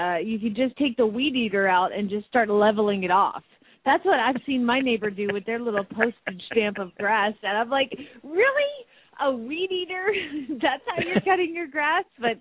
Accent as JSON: {"language": "English", "town": "Phoenix", "region": "Arizona", "country": "United States", "said": "from Phoenix, Arizona"}